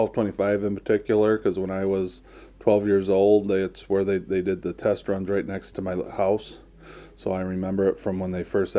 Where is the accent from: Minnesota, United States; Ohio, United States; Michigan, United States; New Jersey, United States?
Michigan, United States; Owosso; Yes, I'm born and raised in Owosso.